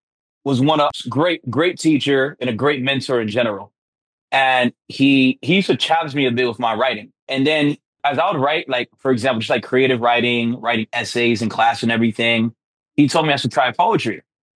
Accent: New York, United States; also born or lived in Miami; I've been a spoken word poet for 10 years now. I was born in Miami, Florida. I moved to New York, early childhood.

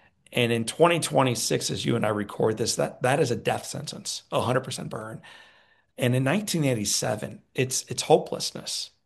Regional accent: St. Louis, Missouri, United States; when I was a 9-year-old kid, I grew up in St. Louis, Missouri.

